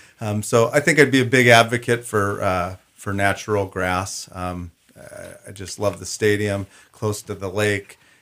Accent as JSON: {"language": "English", "town": "Sandpoint", "region": "Idaho", "country": "United States", "tie": "born or raised there", "said": "Growing up in Sandpoint, playing football on that stadium, I just remember the feeling of the cool grass underfoot, the mud on a rainy football afternoon."}